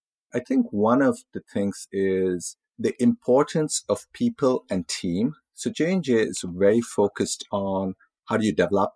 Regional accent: India; my fondest memories growing up in India is being with family, cousins, and celebrating a lot of the Indian festivals.

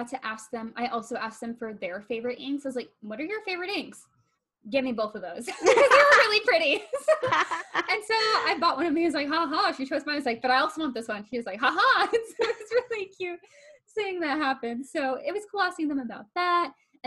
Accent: Texas, United States; now in California; I got two of the states because I grew up in Texas. So like, I had to get Texas and I live in California.

